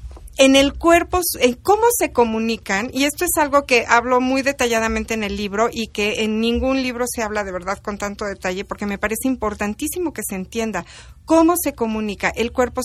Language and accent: Spanish; Mexico; nosotros somos mexicanos y tenemos ADN mexicano en el ombligo